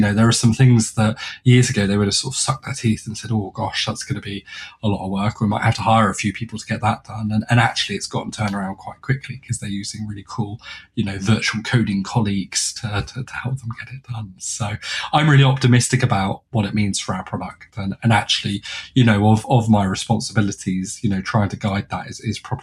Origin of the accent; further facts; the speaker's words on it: United Kingdom; You know, I'm a British male in my late 30s, you know, that has a busy toddler to run around and everything else.